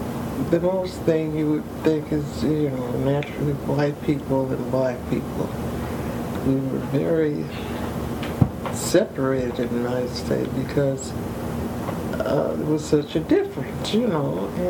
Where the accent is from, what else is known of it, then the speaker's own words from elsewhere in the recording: Fargo, North Dakota, United States; born there; I was born in North Dakota, Fargo.